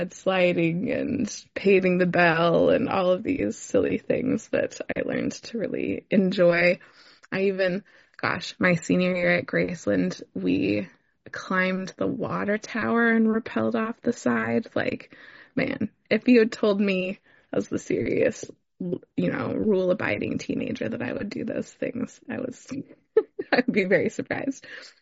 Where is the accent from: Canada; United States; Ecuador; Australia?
Canada; Vancouver, British Columbia; And then I was able to get accepted at Vancouver School of Theology in my hometown. And that meant I could live at home with my parents.